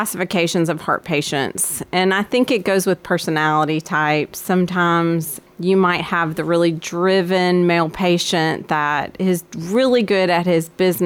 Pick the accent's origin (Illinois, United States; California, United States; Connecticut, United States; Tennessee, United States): Tennessee, United States; Murfreesboro; Yeah, so I was born in Murfreesboro, local Mitchell Nelson, then Riverdale, back in the day when there was one middle school. So we all kind of know each other from then.